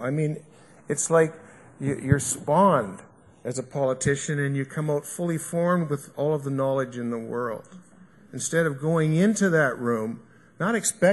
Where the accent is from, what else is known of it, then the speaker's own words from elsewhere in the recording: Vancouver, British Columbia, Canada; I'm from Vancouver, and I quite frankly think Vancouver is way more diverse than Toronto, sorry.